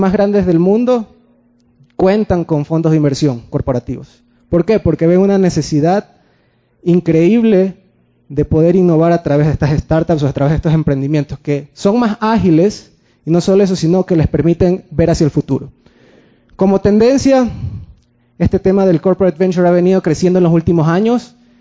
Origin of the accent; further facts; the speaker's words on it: Guayaquil, Guayas, Ecuador; soy coordinador de la AI, vengo de Guayaquil, creo que se nota